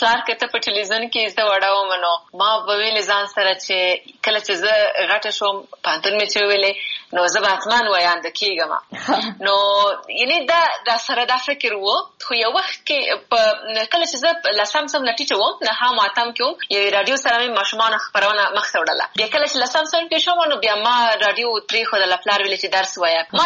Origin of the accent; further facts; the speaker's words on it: Kabul, Afghanistan; دا سمه ده چې زه د افغانستان یم، او بیا په افغانستان کې د لغمان ولایت یم. په کابل کې زیږیدلی یم، کابل کې مې ژوند کړی دی، ښوونځی مې هم په کابل کې لوستی دی، پوهنتون مې هم په کابل کې لوستی،